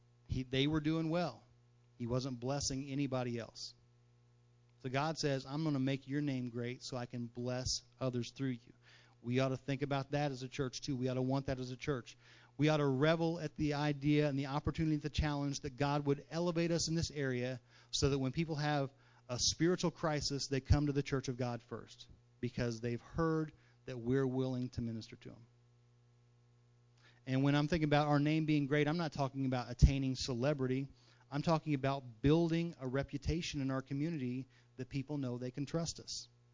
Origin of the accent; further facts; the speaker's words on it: Danville, Illinois, United States; And, you know, even I'm from Danville.